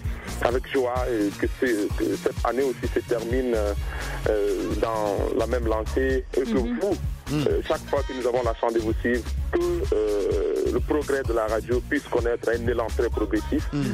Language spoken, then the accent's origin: French; Guinea; en tant que Guinéen